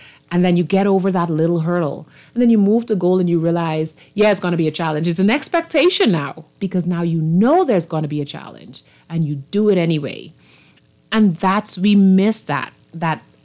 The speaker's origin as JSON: {"language": "English", "region": "Eleuthera", "country": "Bahamas", "tie": "born or raised there", "said": "we're growing up in Eleuthera, we didn't have a choice to be involved."}